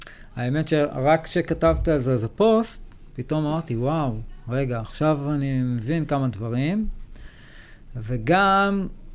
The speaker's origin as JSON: {"language": "Hebrew", "town": "Jerusalem", "region": "Jerusalem District", "country": "Israel", "tie": "born or raised there", "said": "אז אני גדלתי בירושלים, הייתי ילד בכור"}